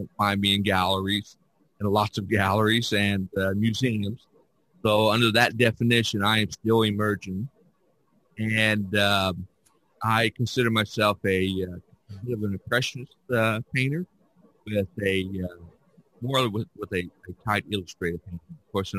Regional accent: Indiana, United States; I grew up in Indiana and the cardinals, the red cardinals are our state bird.

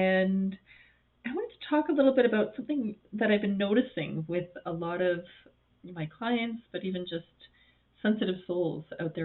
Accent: Canada; I'm Canadian too, so it wasn't even in my own country.

